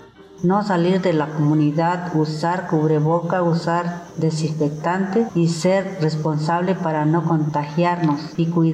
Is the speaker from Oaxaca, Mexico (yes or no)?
yes; San Nicolás Yaque, Oaxaca, Mexico; soy de San Nicolás Yaque